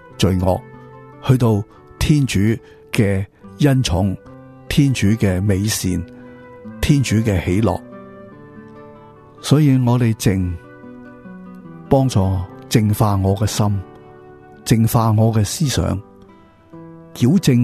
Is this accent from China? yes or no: yes; China; 我们中国人不会好像他们西方喜欢呢，很多样东西都去分析斩到细细件